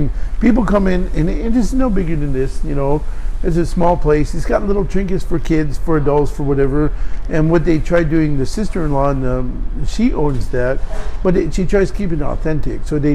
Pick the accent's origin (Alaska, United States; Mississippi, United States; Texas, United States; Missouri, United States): Alaska, United States; Because I'm from Alaska.